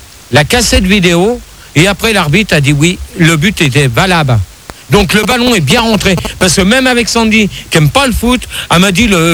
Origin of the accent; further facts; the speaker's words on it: Marseille, Provence-Alpes-Côte d'Azur, France; moi, je suis Marseillais.